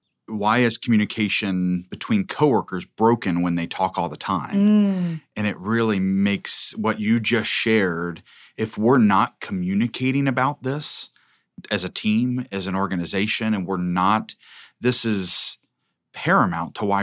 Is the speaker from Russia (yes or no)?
no; India; Growing up as a little girl in India in the 70s is different than growing up in California in the 70s or Greater Cincinnati or Oklahoma or England.